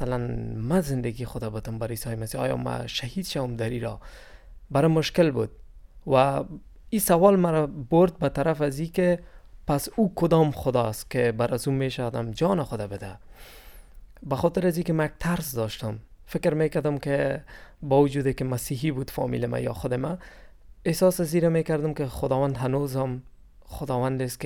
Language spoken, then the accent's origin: Persian; Afghanistan; من از افغانستان هستم.